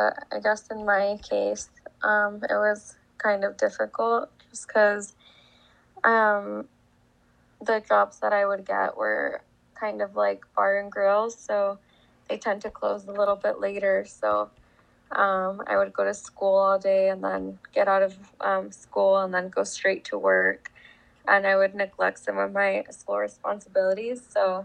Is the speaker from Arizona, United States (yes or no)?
no; El Paso, Texas, United States; I'm 22 years old. I'm in the hospitality industry, and I was born and raised in El Paso, Texas.